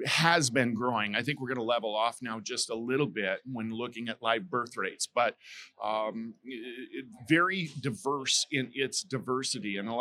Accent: Fremont, Nebraska, United States; and so I actually grew up just a little ways out of Lincoln, in a town called Fremont, and then went to Lincoln for school, where I became a band director to start.

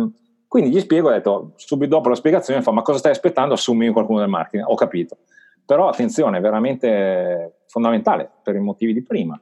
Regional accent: Como, Lombardy, Italy; Dalla concorrenza asiatica, il tessile, io vengo da Como, hanno chiuso non so quante aziende

